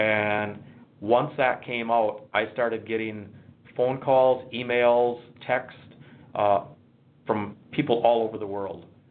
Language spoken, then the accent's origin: English; New London, United States; I did it for a public school in my hometown, New London